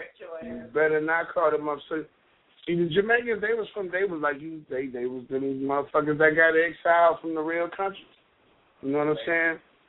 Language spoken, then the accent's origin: English; Ohio, United States; born there; I am an American who resides in Ohio. I was born in Ohio, so I am an Ohioan.